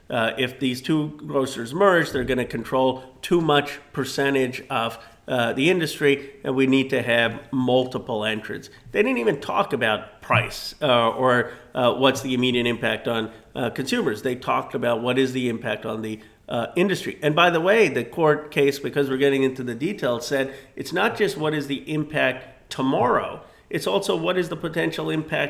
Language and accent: English; California, United States; I come from Silicon Valley. I come from one of the wealthiest, I think it was the fourth wealthiest or fifth wealthiest district in the country.